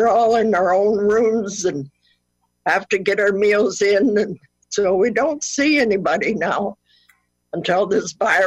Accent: Guelph, Ontario, Canada; Always lived in Guelph.

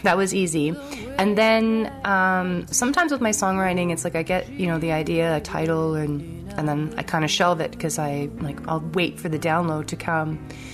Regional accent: Alberta, Canada; And seeing how I'm from Alberta, I was like, oh my gosh, I definitely need to write a song about this Canadian awesome connection.

